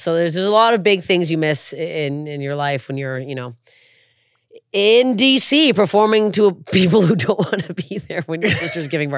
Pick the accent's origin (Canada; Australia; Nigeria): Canada; moved away as an adult; now in United States; Like I, as a Canadian performer, you pretty much have to move to the States. So 8 years ago, I picked up and I left all my family, all my friends.